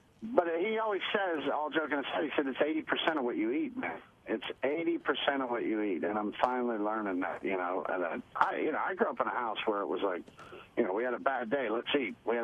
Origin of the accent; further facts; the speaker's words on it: Pittsburgh, Pennsylvania, United States; because I literally came out of an alley by a dumpster in Pittsburgh to where I'm at now. So anytime my hometown recognizes me, I love it.